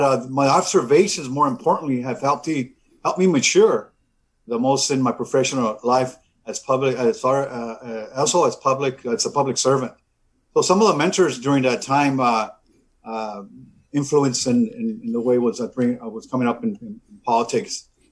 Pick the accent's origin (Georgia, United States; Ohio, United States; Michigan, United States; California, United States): California, United States; Calexico; Well, I'm resident from Calexico. I'm educated here in Calexico and graduated from Calexico High School.